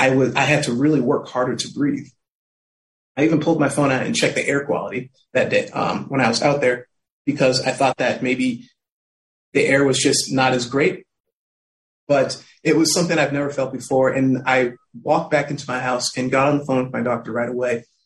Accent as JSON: {"language": "English", "region": "Ohio", "country": "United States", "tie": "born there", "also_born_or_lived": "Florida / Connecticut", "said": "I was born in Ohio. And I moved around a lot with my family. We lived in Florida twice, and we finally made it to Connecticut in 2000."}